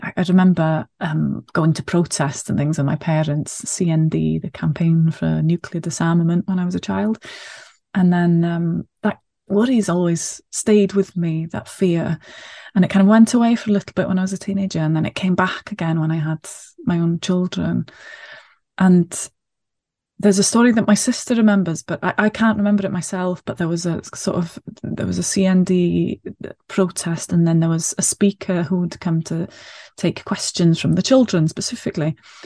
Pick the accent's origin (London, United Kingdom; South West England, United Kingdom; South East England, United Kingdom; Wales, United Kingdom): Wales, United Kingdom; first language Welsh; English is a second language; I really love translation because I'm Welsh first language. So I was brought up speaking Welsh, and I speak Welsh at home with my own children as well.